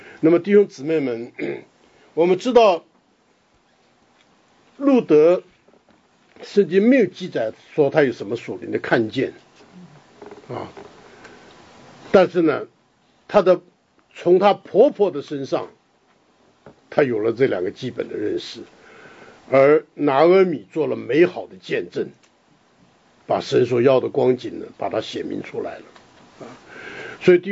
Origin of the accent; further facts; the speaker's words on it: China; 按照我们中国人历史来讲，这个婆媳是天敌啊